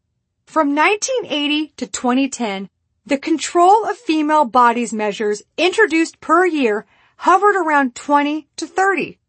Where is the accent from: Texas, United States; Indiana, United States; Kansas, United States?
Texas, United States; let's see what Texas, my home state, is trying to get away with.